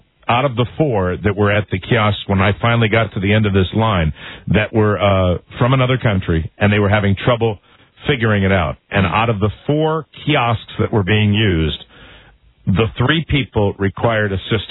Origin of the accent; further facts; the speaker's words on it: Boston, Massachusetts, United States; Well, I'm from Boston. How could it be? I'm from that horrible city with the terrible history.